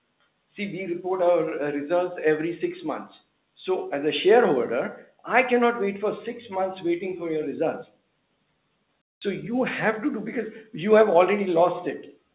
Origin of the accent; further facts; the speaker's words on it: Singapore; I come from Singapore, and I have been an investor